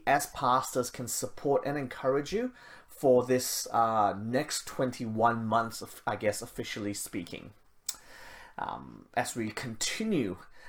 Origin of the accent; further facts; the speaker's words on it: Malaysia; now in Australia; I mean, I grew up in Malaysia and it was just too hot to camp. Nobody goes camping in Malaysia.